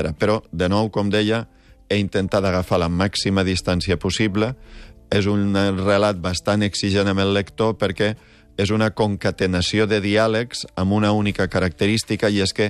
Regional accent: Valencian Community, Spain; perquè jo sóc valencià i he viscut moltíssimes festes d'aquest tipus

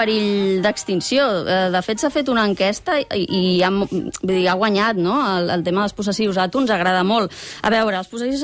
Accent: Barcelona, Catalonia, Spain; jo sóc barcelonina i dic mon pare i ma mare.

